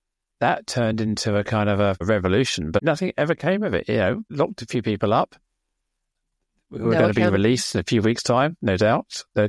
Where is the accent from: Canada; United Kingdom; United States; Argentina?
United Kingdom; As a Brit, you look at it